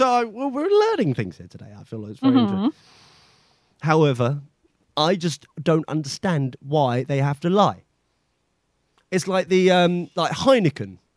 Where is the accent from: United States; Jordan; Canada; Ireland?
Ireland; Yeah. We're Irish.